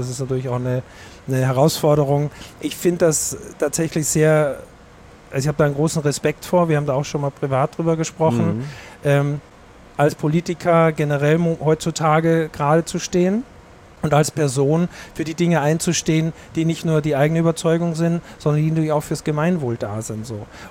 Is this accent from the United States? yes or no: no; Austria; dass ich ja in Österreich geboren bin, ja, und immer noch Österreicher bin, auch mit meinem Reisepass natürlich.